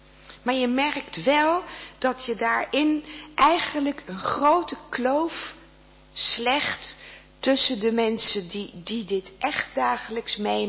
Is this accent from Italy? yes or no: no; Netherlands; het is toch heel raar dat ik als Nederlander dan alleen omdat ik wel eens in het openbaar spreek iets zou zeggen over iets waar ik eigenlijk heel weinig van weet